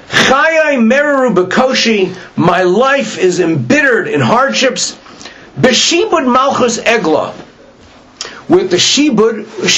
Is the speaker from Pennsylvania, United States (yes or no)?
yes; Pittsburgh, Pennsylvania, United States; She's a professor of English at University of Pittsburgh. I'm from Pittsburgh.